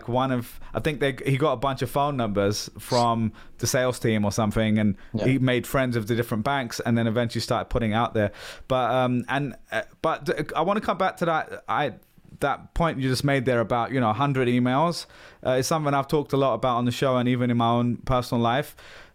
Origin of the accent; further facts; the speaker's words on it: London, United Kingdom; born there; I was born in London, you're born in the States.